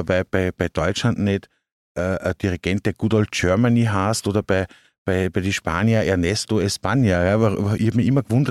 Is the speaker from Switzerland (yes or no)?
no; Upper Austria, Austria; ich entscheide mich als Oberösterreicher völlig schrägerweise einfach